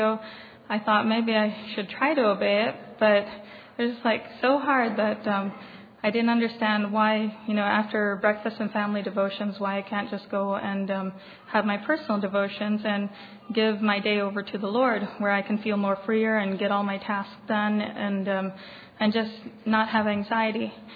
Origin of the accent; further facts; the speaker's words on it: Wellman, Iowa, United States; I'm from Wellman, Iowa.